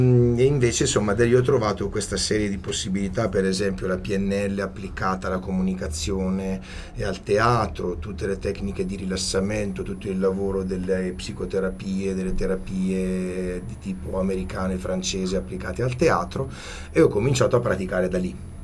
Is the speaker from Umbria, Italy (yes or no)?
yes; Città di Castello, Umbria, Italy; Io ho girato veramente mezza Italia, sono tornato in Umbria, io sono di Città di Castello.